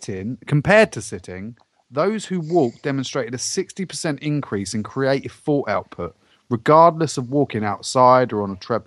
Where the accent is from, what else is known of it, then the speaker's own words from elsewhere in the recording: England, United Kingdom; We're English. It's our language.